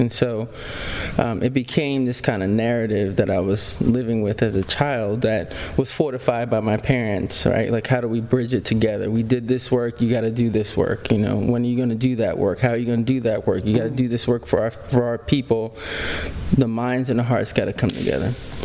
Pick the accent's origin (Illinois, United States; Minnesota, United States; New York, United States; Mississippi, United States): New York, United States; Harlem; born or raised there